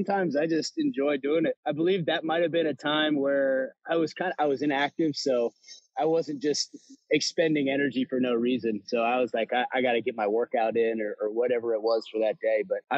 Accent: Richmond, Virginia, United States; Yeah, it kind of started as I grew up here in Richmond, and I played with the Glen Allen Youth Athletic Association

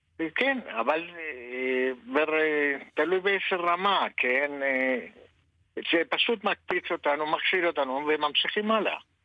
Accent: Argentina; now in Israel; אני אומר לכולם, אני ארגנטינאי, אני אוהב חיבוקים ונשיקות.

